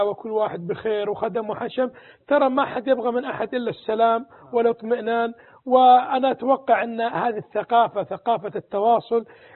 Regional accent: Saudi Arabia; بعض الأسر عندنا في السعودية

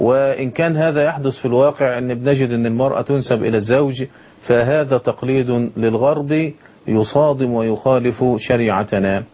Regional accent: Egypt

